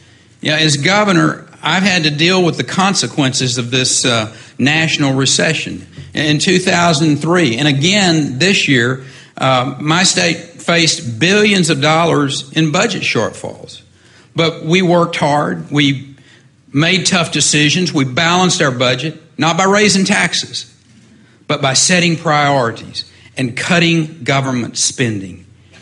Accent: Texas, United States; Now, I'm a Texan and I'm proud of it.

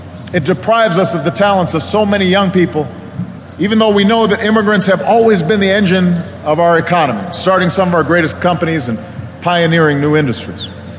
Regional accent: Chicago, Illinois, United States; The Mexican Americans enrich our communities, including my hometown of Chicago

